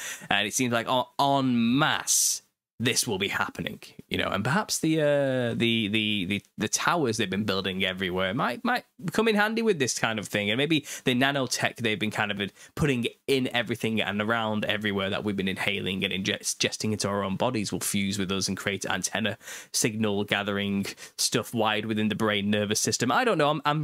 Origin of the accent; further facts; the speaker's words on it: United Kingdom; I'm British as well.